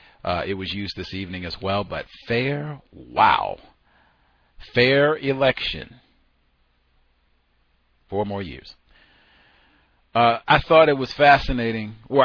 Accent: Virginia, United States; born there; I was born in Virginia, talked about before, so I'm familiar with VMI, knew a number of folks that I went to high school with who went to VMI

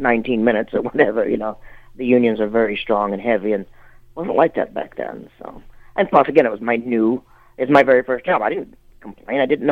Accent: Michigan, United States; moved away as an adult; now in California, United States; I'm from the Midwest and Michigan, and I left when I was 20 years old. I had $41 in my pocket.

